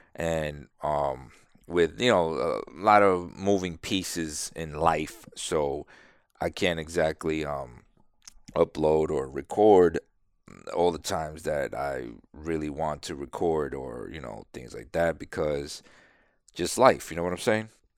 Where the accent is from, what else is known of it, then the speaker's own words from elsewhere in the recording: New York, United States; When I was in New York. I was growing up in New York.